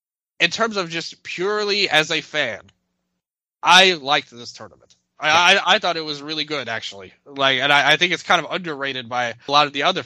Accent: Memphis, Tennessee, United States; in Memphis, you know, the Memphis territory of wrestling, my hometown, where I reside

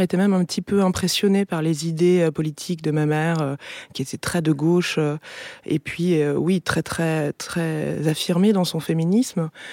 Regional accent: Forbach, Grand Est, France; moi j'ai grandi en Lorraine, à Forbach, c'est une petite ville à la frontière allemande. Et j'ai grandi dans une famille, enfin dans une région ouvrière, mais dans une famille de fonctionnaires

